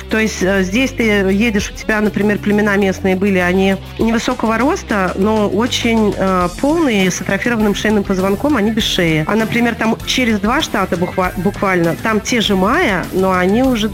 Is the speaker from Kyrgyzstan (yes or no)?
no; Belarus; И я помню, что мне не верили дети во дворе, что я из Беларуси.